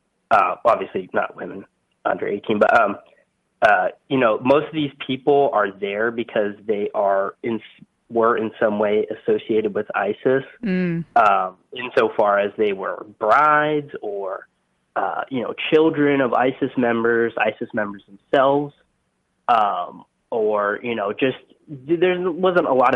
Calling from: Los Angeles, California, United States; from Los Angeles

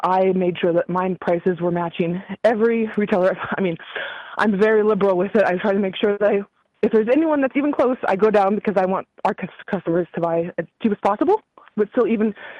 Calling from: Wisconsin, United States; I'm calling from Wisconsin.

